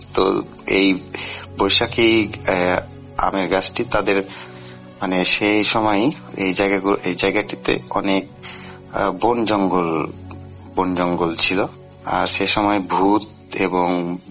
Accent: Shibganj, Rajshahi Division, Bangladesh; জেলার শিবগঞ্জ থানার প্রাচীনগড়ের রাজধানী

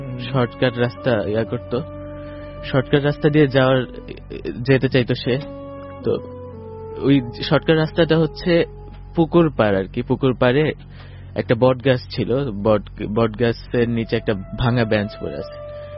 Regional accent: Ramganj, Chittagong Division, Bangladesh; আমার বাড়ি হচ্ছে লক্ষ্মীপুর জেলার রামগঞ্জ উপজেলায়।

